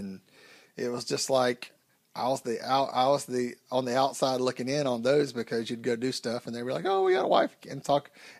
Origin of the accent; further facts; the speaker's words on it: the South, United States; because where I grew up in the South, that was a main thing.